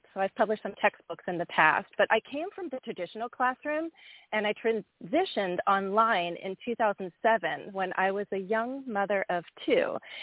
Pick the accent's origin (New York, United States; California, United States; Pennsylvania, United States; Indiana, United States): Pennsylvania, United States; I'm American, but I thought I was going to teach Russian. So in college, I did decide to become a teacher. I got teacher certification. I got certified to teach Russian in secondary schools in my home state in Pennsylvania.